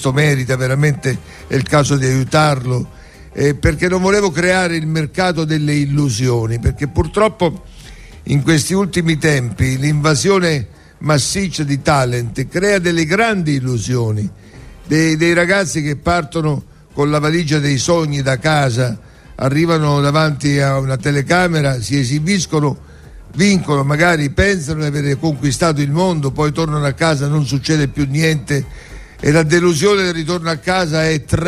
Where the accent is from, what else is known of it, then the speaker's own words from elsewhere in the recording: Militello in Val di Catania, Sicily, Italy; accent: Militello dialect; ha imparato parole del dialetto militellese. E quindi io, quando mi ha parlato nel mio dialetto